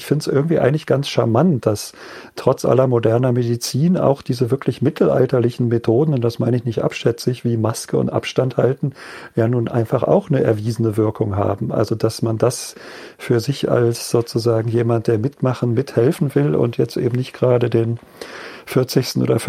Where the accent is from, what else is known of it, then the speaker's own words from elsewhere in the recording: Göttingen, Lower Saxony, Germany; Ich meine, ich bin ja Norddeutscher und Niedersachse.